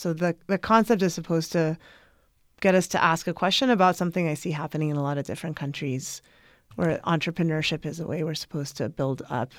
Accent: California, United States; because coming from growing up in California, you just hear entrepreneurship used as a positive word all the time.

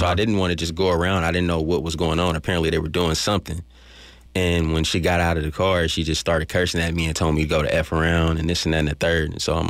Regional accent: Oakland, California, United States; I think that just from growing up in Oakland and experiencing gentrification there

